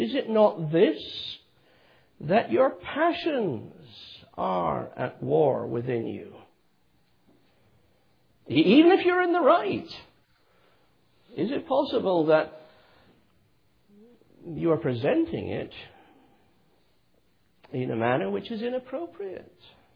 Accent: Scotland, United Kingdom; I was brought up in Scotland

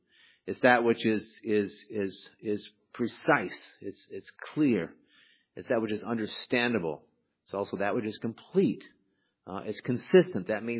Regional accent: Carroll, Iowa, United States; now in Tampa, United States; I thought I'd look up at my hometown, Carroll, Iowa.

